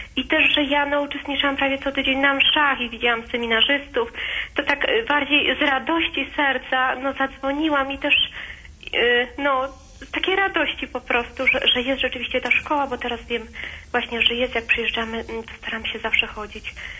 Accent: Iwonicz, Subcarpathian Voivodeship, Poland; now in Świdnik, Poland; ze Świdnika, a tak w ogóle jestem z Iwonicza. Niedawno mieszkam.

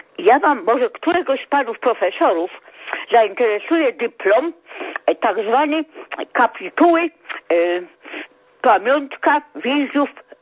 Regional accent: Warsaw, Masovian Voivodeship, Poland; z Żoliborza, z parafii świętego Stanisława Kostki

